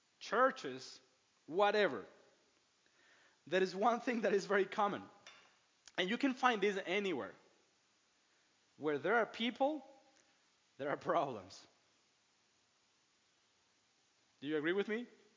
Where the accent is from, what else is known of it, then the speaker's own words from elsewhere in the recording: Mexico; that I grew up in Mexico